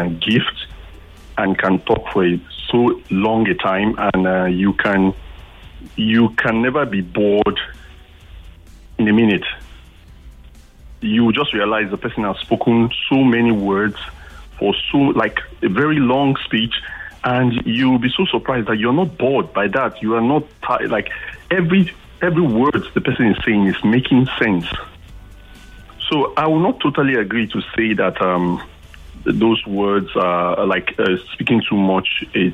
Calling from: Lekki, Lagos, Nigeria; I'm calling from Lekki.

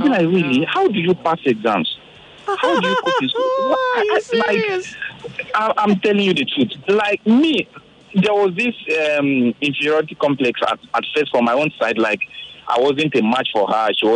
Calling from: Lekki, Lagos, Nigeria; I'm calling from Lekki.

